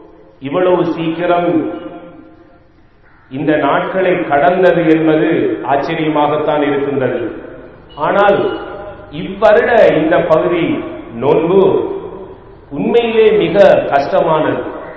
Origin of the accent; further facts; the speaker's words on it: Addalaichenai, Eastern Province, Sri Lanka; பிறந்ததுதான் இந்த ஊர், வளர்ந்ததெல்லாம் அட்டாளைச்சேரி, என்னை ஆளாக்கியது அட்டாளைச்சேரி